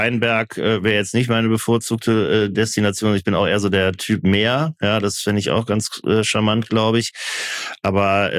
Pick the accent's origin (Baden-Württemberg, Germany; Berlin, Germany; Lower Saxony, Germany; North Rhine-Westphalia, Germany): North Rhine-Westphalia, Germany; Cologne; Und als Kölner geht mir natürlich jeden Tag, wenn ich im Office bin, das Herz auf.